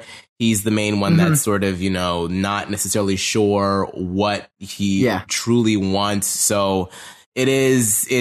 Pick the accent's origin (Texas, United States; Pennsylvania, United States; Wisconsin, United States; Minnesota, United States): Pennsylvania, United States; Pittsburgh; I grew up in Pittsburgh, like right next to Ohio. I know how it is.